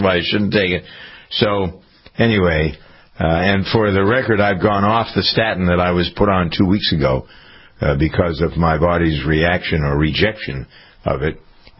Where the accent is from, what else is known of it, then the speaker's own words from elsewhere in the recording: Framingham, Massachusetts, United States; The company here in Massachusetts is headquartered in part in my hometown of Framingham.